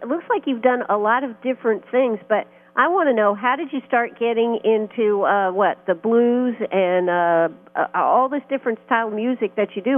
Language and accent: English; Maine, United States; I'm from Maine originally, so I know about cold ocean water.